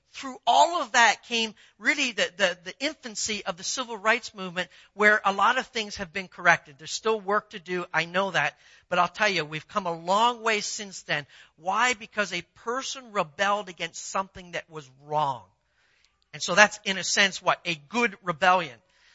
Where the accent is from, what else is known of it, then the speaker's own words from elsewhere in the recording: Canada; I'm a Canadian. I'm not even supposed to know this.